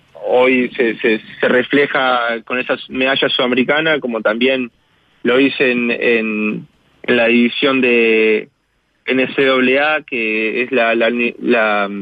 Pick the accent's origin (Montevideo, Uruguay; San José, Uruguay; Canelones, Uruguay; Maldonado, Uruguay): Maldonado, Uruguay; Yo soy de Maldonado, así que el tener el mar cerca era elemental para mí aprender a nadar.